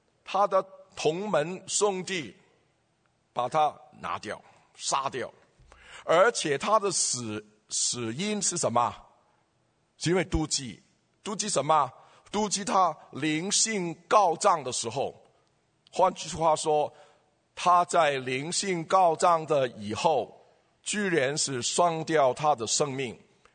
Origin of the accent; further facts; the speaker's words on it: Hong Kong; 我们香港人啊，香港人常常父母赢在起跑线，